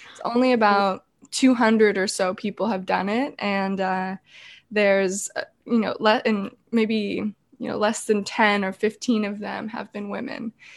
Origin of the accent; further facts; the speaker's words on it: California, United States; I am from California. I grew up with a family who had a travel agency